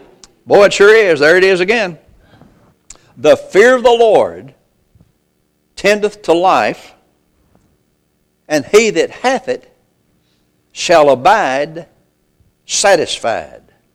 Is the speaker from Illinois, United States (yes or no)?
no; Arkansas, United States; I'm from Arkansas and I say thee, amen.